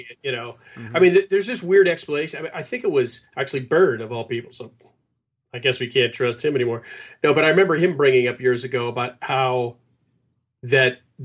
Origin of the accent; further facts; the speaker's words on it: California, United States; I'm from Southern California, man.